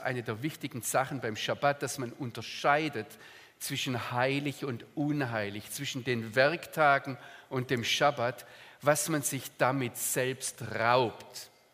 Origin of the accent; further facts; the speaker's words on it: Baden-Württemberg, Germany; Also, aber ich bin aufgewachsen im Schwarzwald. Meine Mutter ist Schwarzwälderin